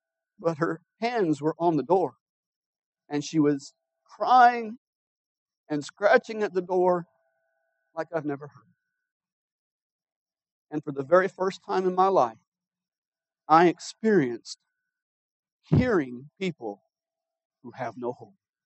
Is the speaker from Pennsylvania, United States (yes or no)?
no; Hawaii, United States; I've used chopsticks when I was younger growing up in Hawaii